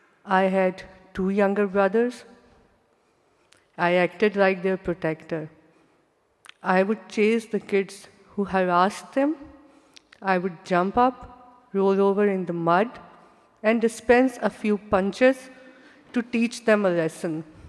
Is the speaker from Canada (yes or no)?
no; Pakistan; English is a second language; When I was growing up in Pakistan, women only became teachers or doctors and then went on to get married.